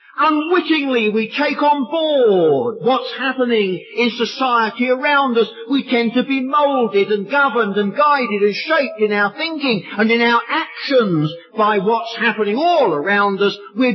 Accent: London, United Kingdom; I come from London. Not London, Ontario, but its big brother, London, England. I live just a few miles north, northeast of London. Most of my working life was spent in the city of London, in the old Roman Square Mile.

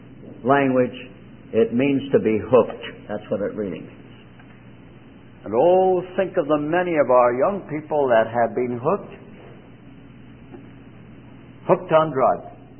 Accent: Canada; They're here. They're in my home country. A couple of years ago, they kidnapped not a member of parliament, but actually a member of the cabinet of Canada, and they killed him.

